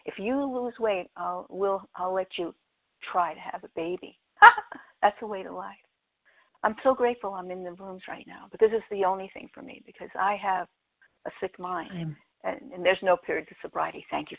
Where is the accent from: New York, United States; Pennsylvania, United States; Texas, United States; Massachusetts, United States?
Pennsylvania, United States; from Pennsylvania in the Poconos.